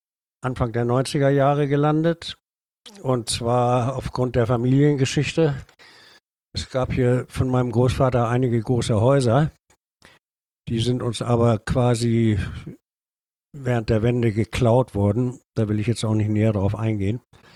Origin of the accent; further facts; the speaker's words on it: Dresden, Saxony, Germany; born there; ich bin 1947 in Dresden zur Welt gekommen. Mein Vater ist Dresdner, die Familie väterlicherseits sind Urdresdner. Irgendwann auch mal zugewandert, aber schon lange in Dresden.